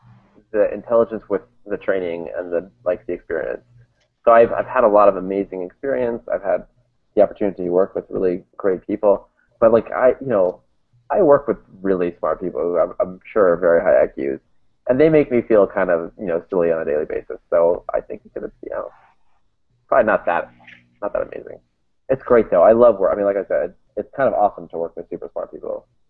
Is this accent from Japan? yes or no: yes; Japan; I grew up in Japan, so I watch a lot of the 90s era anime.